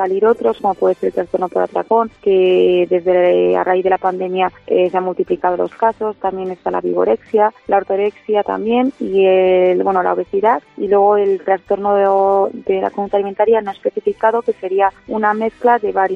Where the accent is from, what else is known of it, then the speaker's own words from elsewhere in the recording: Burgos, Castile and León, Spain; aunque estaba estudiando en Madrid, mi ciudad natal es Burgos